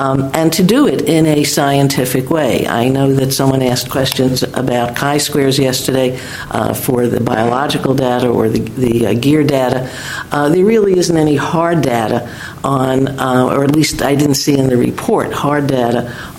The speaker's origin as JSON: {"language": "English", "region": "New York", "country": "United States", "accent": "New York", "said": "You can tell from my New York accent, I'm not originally from around here."}